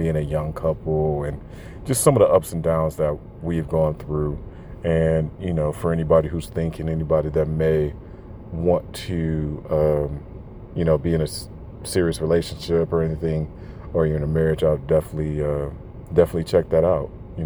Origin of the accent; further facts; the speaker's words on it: the South, United States; accent: Southern; my thick Southern accent comes out. So if y'all feel like, oh my god, like he's doing a bit, no, that's just that's just really how I sound, you know, when I become comfortable. But so yeah, your boy got thick roots in the South.